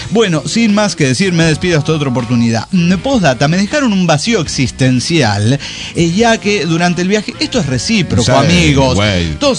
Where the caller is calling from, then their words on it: Buenos Aires, Argentina; de Ciudad de Buenos Aires, Argentina.